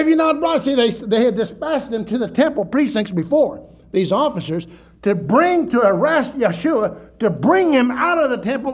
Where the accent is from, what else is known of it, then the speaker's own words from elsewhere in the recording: Midwest, United States; I mean, I'm from the Midwest.